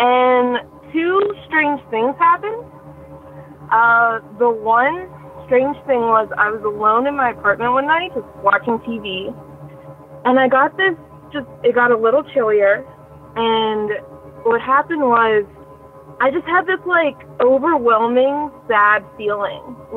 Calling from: Pittsburgh, Pennsylvania, United States; And I'm from Pittsburgh, Pennsylvania.

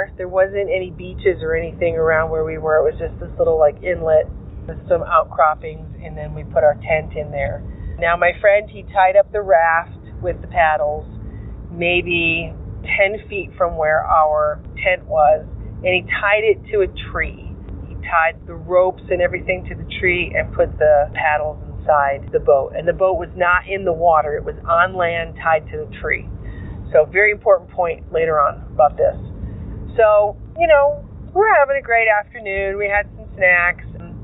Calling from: Colorado, United States; Hi, Derek. … I'm calling from Colorado.

